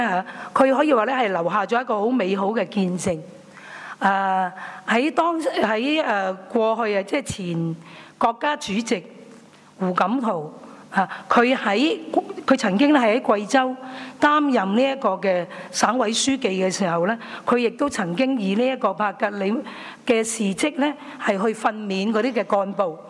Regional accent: China; 今天我們看到福音去到我們的中國

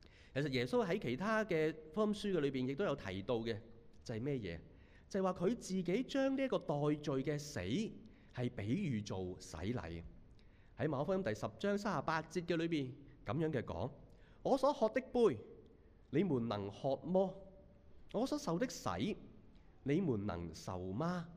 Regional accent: Hong Kong; 但是呢，即是我们香港人的一句说话，我们觉得又很啱听的

